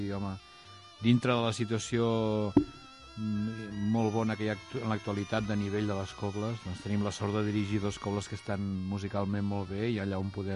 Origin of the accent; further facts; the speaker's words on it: Torroella de Montgrí, Catalonia, Spain; also born or lived in Blanes; Sí, de Girona i jo de Torroella, sí.